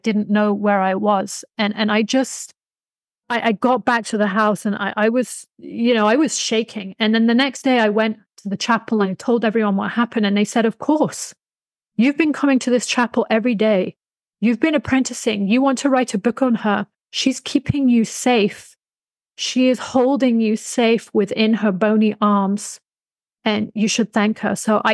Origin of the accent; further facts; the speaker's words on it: United Kingdom; let me be rude, because I'm very rarely rude, but as a British, well brought up young lady, let me be rude.